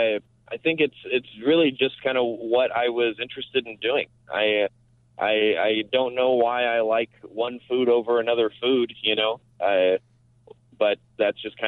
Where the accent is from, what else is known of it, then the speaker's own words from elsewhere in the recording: Moreno Valley, California, United States; I grew up in a town called Moreno Valley, which means Brown Valley, all right?